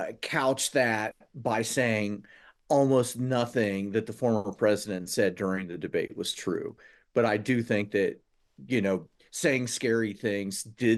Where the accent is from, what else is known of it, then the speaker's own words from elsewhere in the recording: Midwest, United States; If you know, I grew up in the Midwest and I'm used to everything being green and, you know, beautiful in its way.